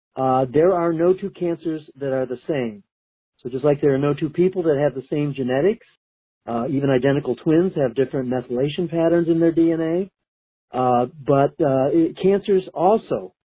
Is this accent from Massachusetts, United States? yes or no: no; Michigan, United States; I grew up in Michigan and went to the University of Michigan for my medical degree and a PhD in chemistry.